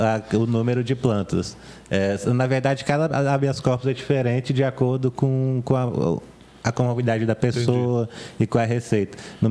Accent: Goiás, Brazil; Eu sou goiano, né?

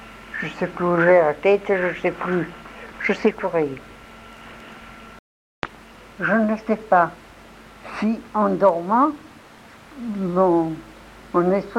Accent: Marseille, Provence-Alpes-Côte d'Azur, France; born there; Et je suis née à Marseille.

